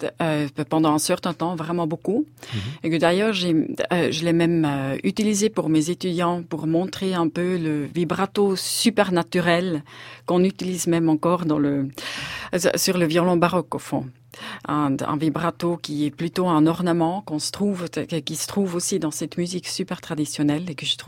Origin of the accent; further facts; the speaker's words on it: Switzerland; d'aller vivre en Suisse pour être un peu proche d'une partie de la famille. Et voilà, c'est comme ça que ça fait que je suis suissesse.